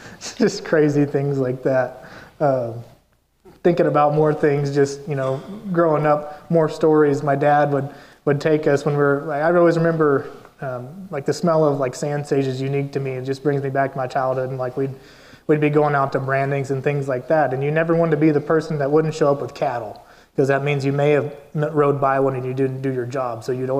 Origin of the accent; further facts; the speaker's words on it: Kansas, United States; I grew up in Southwest Kansas. My parents have feed yards there and stuff.